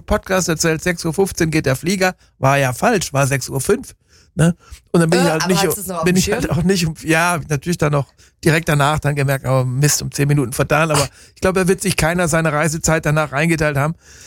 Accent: Bad Krozingen, Baden-Württemberg, Germany; Ich komme aus Krozingen, nicht aus Freiburg.

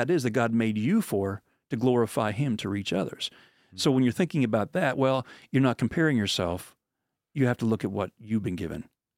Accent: Pennsylvania, United States; I grew up in Pennsylvania, and I started off like in the hills, the Appalachians. I love to hunt. I love to fish. I love to hike. And that's my roots.

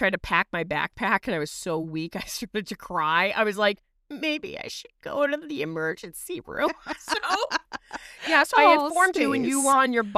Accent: New England, United States; And I'm like, I'm from New England. It's in my blood.

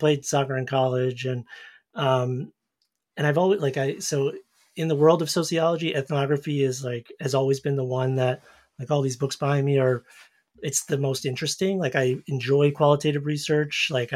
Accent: New Jersey, United States; to find good soccer growing up in New Jersey, as I mentioned, Kirk and like the Ironbound, you go to immigrant areas to like, to play.

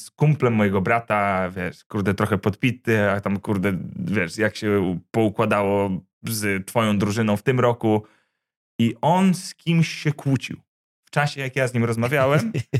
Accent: Zalesie Górne, Masovian Voivodeship, Poland; skąd jestem, z Zalesia Górnego

